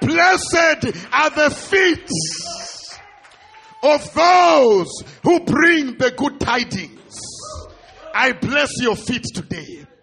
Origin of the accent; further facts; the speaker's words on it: South Africa; He said, sir, where are you from? I say, I'm from South Africa.